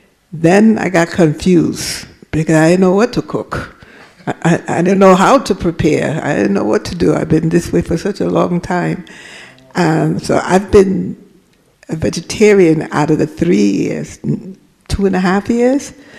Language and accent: English; St. Kitts & Nevis; And I'm also from the Caribbean, but I'm from the island of St. Kitts.